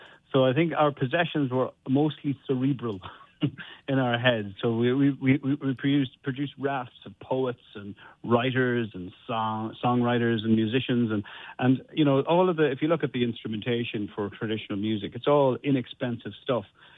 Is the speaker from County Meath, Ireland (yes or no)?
yes; Kells, County Meath, Ireland; So I'm from Kells in the south, near Dublin.